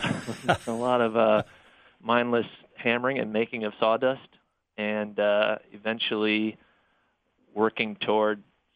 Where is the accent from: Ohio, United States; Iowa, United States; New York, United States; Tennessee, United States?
Iowa, United States; Iowa City; In fact, I had been living in Iowa City, my hometown, again. I often end up back there for reasons unknown.